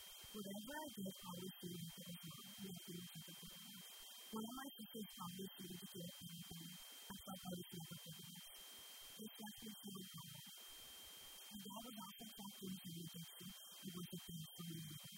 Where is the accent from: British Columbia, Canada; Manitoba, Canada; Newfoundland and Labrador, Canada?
Newfoundland and Labrador, Canada; I was raised in Labrador with my dad, mom, and sisters.